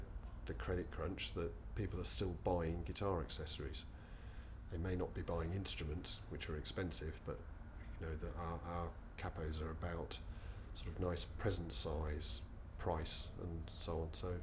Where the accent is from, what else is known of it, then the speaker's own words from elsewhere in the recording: East of England, United Kingdom; I grew up on a farm in Essex, fruit farm.